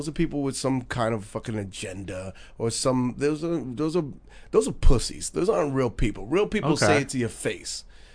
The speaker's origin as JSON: {"language": "English", "region": "New York", "country": "United States", "said": "I'm a New Yorker."}